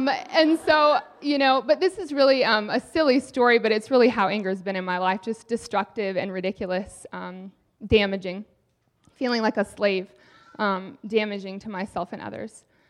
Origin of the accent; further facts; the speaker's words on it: Alaska, United States; When we were growing up in Alaska, we had a house that had a room on the back that was made of glass, like a solarium